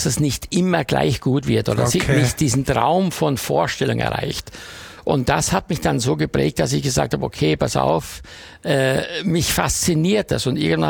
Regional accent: Styria, Austria; wir haben ja bei uns in der Steiermark also immer als Referenz gehabt zu Hause, wenn jemand kam, einen sogenannten Mehlspeisenteller.

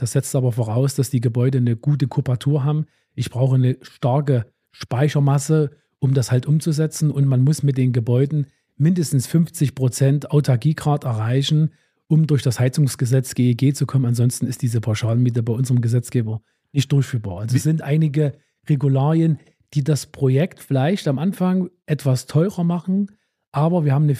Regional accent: Johanngeorgenstadt, Saxony, Germany; moved away as an adult; now in Zwickau, Germany; ich bin kein Urzwickauer. Ich bin 2017 nach Zwickau gezogen. Ich bin aus dem Erzgebirge. Genauso sagen aus Johann Georgenstadt. Meine Eltern wohnen noch im tiefsten Erzgebirge.

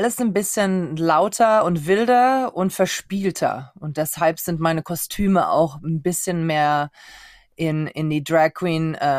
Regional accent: Styria, Austria

